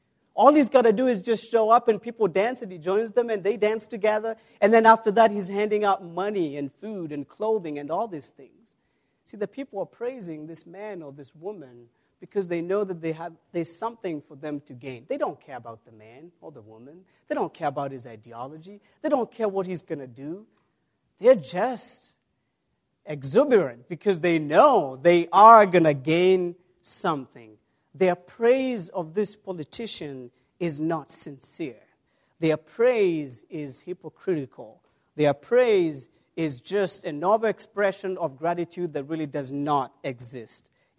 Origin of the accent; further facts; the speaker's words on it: Kenya; now in United States; I know of two countries of America where I live, but I also know about my home country in Kenya